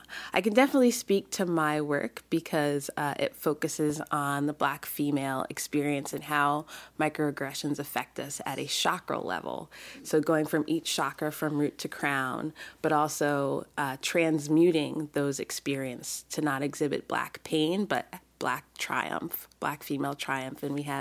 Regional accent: Albany, New York, United States; also born or lived in Pennsylvania; now in Portland, United States; I grew up in New York, born in Albany, New York, and lived in Pennsylvania, and then was back in New York for those years of grad school.

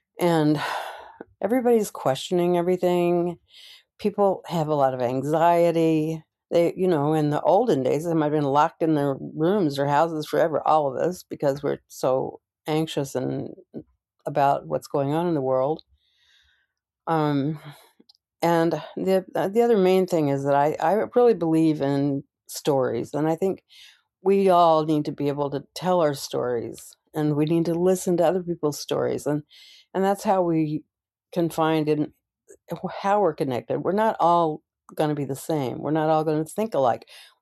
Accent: St. Louis, Missouri, United States; I spent part of my growing up in St. Louis

